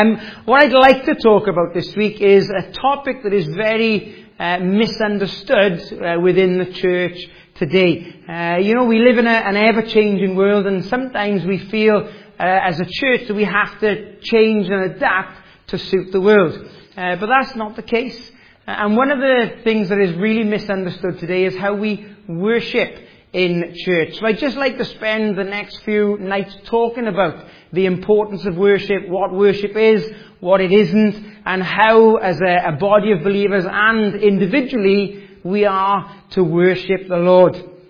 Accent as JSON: {"language": "English", "region": "Wales", "country": "United Kingdom", "tie": "born or raised there", "said": "As you can tell, the accent is not a local accent. I was born and bred in Wales, I was born again in Wales"}